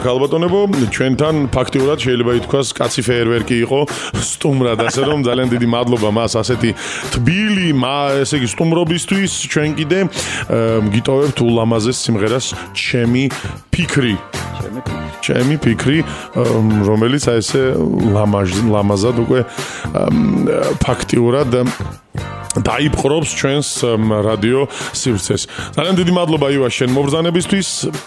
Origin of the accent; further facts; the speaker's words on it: Guria, Georgia; არა, ელები გურული ვარ მე.